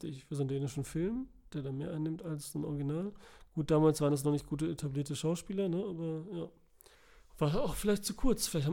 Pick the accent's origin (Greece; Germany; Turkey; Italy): Italy; Tropea, Calabria; In meinem Heimatdorf.